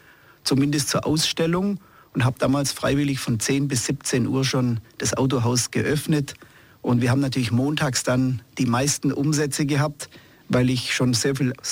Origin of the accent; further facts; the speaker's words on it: Bavaria, Germany; Ja, ich bin ja im Allgäu aufgewachsen